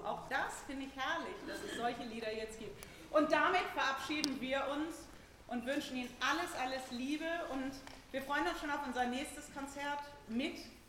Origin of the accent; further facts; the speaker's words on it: Bremen, Germany; Natürlich bleibe ich in Bremen, das ist so als Bremerin.